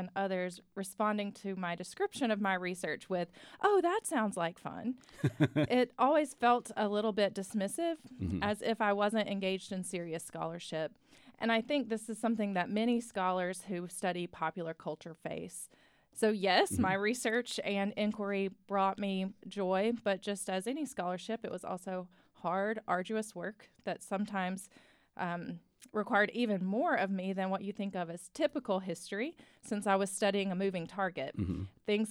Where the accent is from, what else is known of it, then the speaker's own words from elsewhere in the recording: Alabama, United States; So the short answer is that I grew up in Alabama, and pageants were everywhere. They were infused with culture in Alabama.